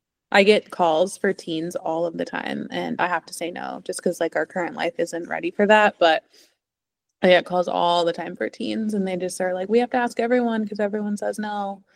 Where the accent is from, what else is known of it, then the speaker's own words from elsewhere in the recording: Oregon, United States; I'm from Oregon originally. I do not live there anymore